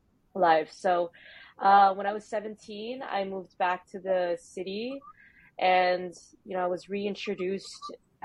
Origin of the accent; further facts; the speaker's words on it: New York, United States; I am born and raised in New York. I am Filipino-American, first generation, and I'm excited to be here.